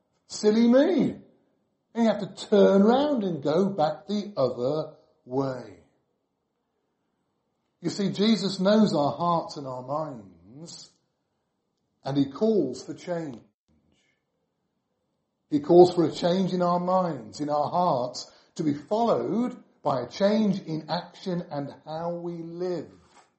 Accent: United Kingdom; Please don't think that because I'm British, that means I'm in the kingdom of God.

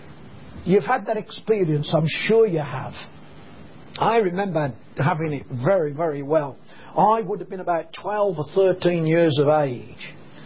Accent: Birmingham, West Midlands, United Kingdom; Now, our house is on a council estate in Birmingham. You'll be surprised to know I come from Birmingham, I know that. But our house was on a council estate in Birmingham.

